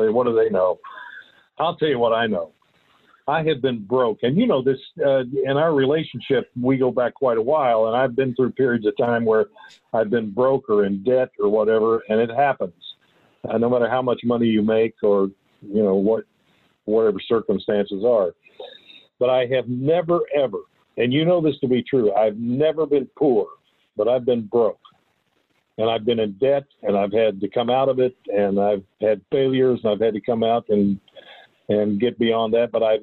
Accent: United States; I remember traveling to India and places like that, and Egypt, and I saw poverty. I mean, as an American, you look at it and think, oh my God, these poor people.

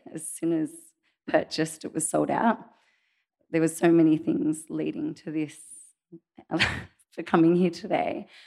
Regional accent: Australia; I am an Australian fashion designer.

